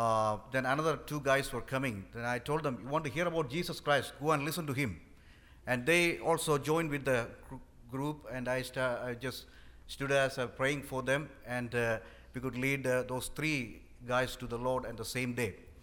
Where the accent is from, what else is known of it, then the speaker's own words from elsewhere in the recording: India; I am from India.